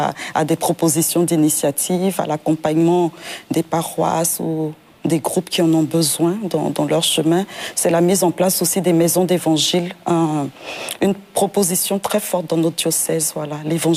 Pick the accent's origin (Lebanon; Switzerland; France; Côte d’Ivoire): Côte d’Ivoire; Dabakala; born there; Et donc je suis née à Dabakala. Une ville de la Côte d'Ivoire.